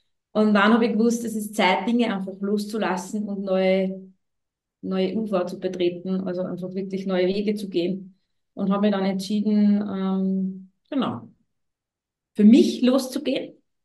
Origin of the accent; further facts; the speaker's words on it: Upper Austria, Austria; Ich bin aus Oberösterreich, also wirklich ein Stück entfernt.